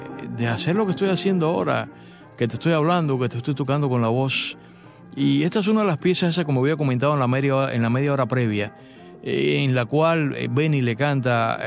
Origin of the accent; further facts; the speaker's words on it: Cuba; moved away; also born or lived in Bayamo / Manzanillo; hasta que vine prácticamente de Cuba, porque sobre todo en mi época de juventud, que me enviaron a trabajar a Bayamo, a mi querido Bayamo, que quiero tanto, y a Manzanillo